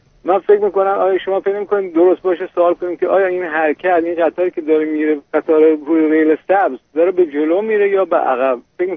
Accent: Abadan, Khuzestan, Iran; من توی بچه آبادان هستم. تو آبادان موقع انقلاب یک سال قبلش که راهپیمایی میشد

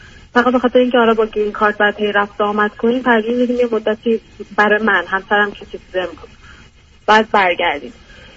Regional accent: Iran; now in United States; من الان تقریبا 7 سالی هستش که از ایران با آمریکا مهاجرت کردیم. خودم 3 سالمه، همسرم 6 سالشه، یه پسر 5 سالم دارم.

